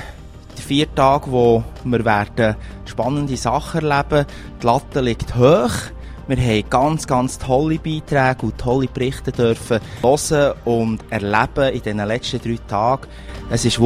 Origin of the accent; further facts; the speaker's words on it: Bern, Switzerland; ich bin aus dem Seeland und darum ist Kerzes mir sehr nach.